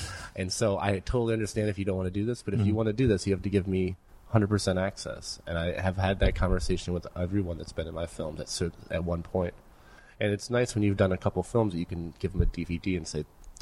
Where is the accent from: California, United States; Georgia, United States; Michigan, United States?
Michigan, United States; Detroit; I think we're doing a screening in Detroit, which is my hometown.